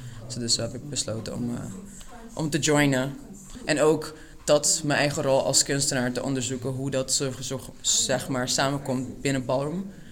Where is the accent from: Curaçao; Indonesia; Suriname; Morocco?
Curaçao; now in Netherlands; ik kom uit Curaçao, dus ik kom hier en ik heb geen familie of geen... Niet echt een community.